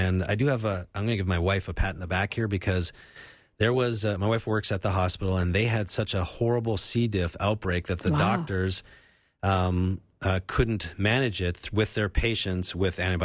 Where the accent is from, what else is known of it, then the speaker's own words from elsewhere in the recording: Canada; I grew up with it in Canada.